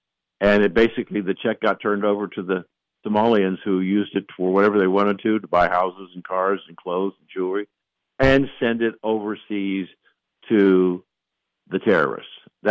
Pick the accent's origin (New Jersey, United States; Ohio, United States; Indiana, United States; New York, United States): Ohio, United States; And it so happens that my home state, my hometown, is number two in the nation.